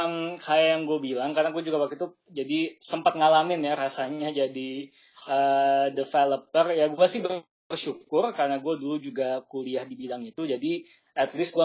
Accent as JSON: {"language": "Indonesian", "town": "Bandung", "region": "West Java", "country": "Indonesia", "moved": "as an adult", "lives_now": "Berlin, Germany", "said": "Gue sendiri sih asalnya dari Bandung sebenarnya. Gue pindah ke Eropa tuh sekitar 10 tahun yang lalu. Jadi gue awalnya pindah ke Eropa untuk kuliah."}